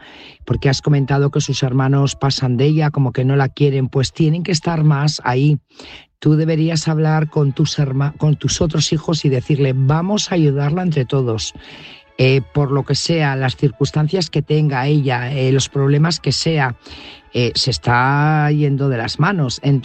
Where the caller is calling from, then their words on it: Burgos, Castile and León, Spain; corresponsal de Burgos.